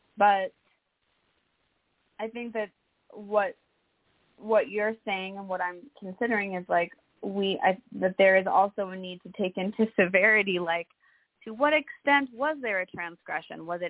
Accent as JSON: {"language": "English", "region": "Midwest", "country": "United States", "said": "I still say sorry constantly because it's just, I'm from the Midwest and programmed into me, you know?"}